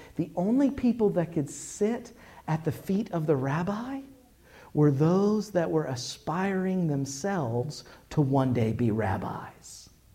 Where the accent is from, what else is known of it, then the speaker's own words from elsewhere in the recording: Scotland, United Kingdom; And I'm Scottish